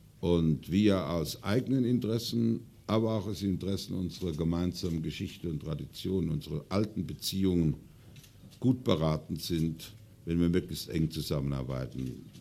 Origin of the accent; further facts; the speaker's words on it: Germany; für uns Als Deutsche ist es sogar für unsere spanischen Freunde unverzichtbar